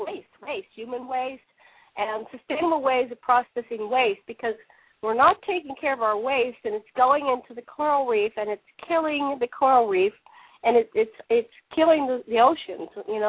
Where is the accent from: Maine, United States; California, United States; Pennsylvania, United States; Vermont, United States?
Pennsylvania, United States; moved away; When I grew up in Pennsylvania, and I haven't been there for almost 20 years now